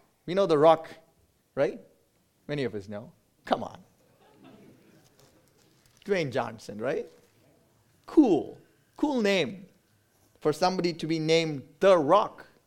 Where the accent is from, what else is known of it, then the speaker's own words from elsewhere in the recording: India; now in Canada; Well, I come from India. We came to Canada as a family in the year 2018.